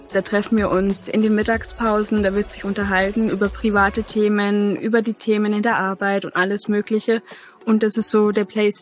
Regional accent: Coburg, Bavaria, Germany; now in Munich, Germany; Also ich komme nicht aus München, also da, wo ich jetzt arbeite, sondern ja ein bisschen oberhalb von Bayern, sage ich mal, aus Coburg.

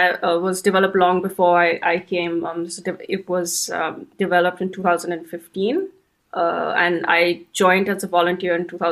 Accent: India; build relationships with civil society organizations in India, which is my home country.

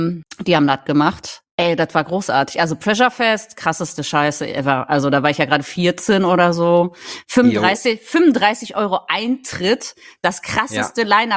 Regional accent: Recklinghausen, North Rhine-Westphalia, Germany; born there; ich komme ja gebürtig aus Recklinghausen, deswegen, unser Weg war ja kurz.

